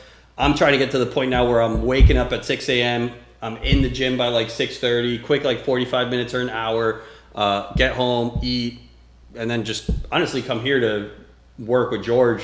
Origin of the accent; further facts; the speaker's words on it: Venezuela; moved away; My parents, when we came over here from Venezuela, my dad got right into automotive upholstery, started that business.